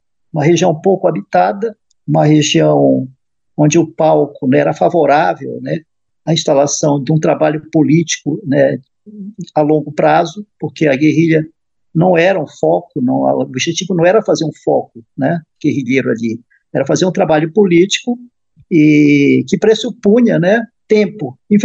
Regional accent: Amazon, Brazil; eu acho que eu sou da Amazônia e eu sei o que é a exclusão, né?

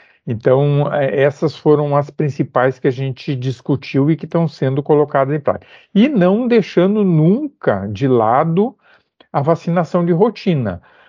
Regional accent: Viamão, Rio Grande do Sul, Brazil; eu sou gaúcho, né, estou falando aqui de Viamão, na região metropolitana, é bem perto de Porto Alegre, uma região mais alta

